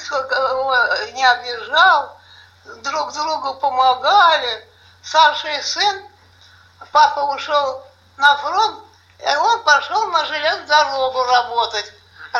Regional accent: Siberia, Russia; also born or lived in Samara; В Самаре. Самару меня привезли трехлетнюю, в Сибирь, и я всю жизнь прожила в Сибири.

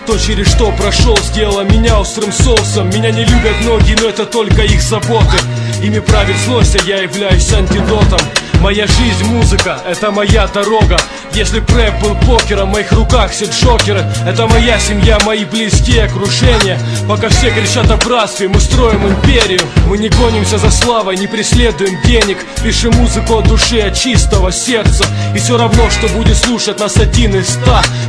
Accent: Donetsk, Donetsk Oblast, Ukraine; мое сердце остается в городе надежды, веры. Откуда я родом, где я знаю все дворы и переулки. Мой Донецк, мой дом, мои любимые люди.

